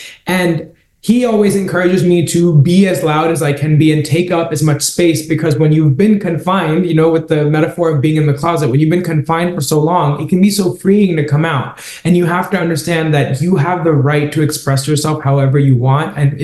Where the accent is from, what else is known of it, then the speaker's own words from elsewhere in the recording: India; moved away; I feel like as Indian people and as immigrants, especially, it can be so easy to blame our upbringing on why our mindset is the way it is.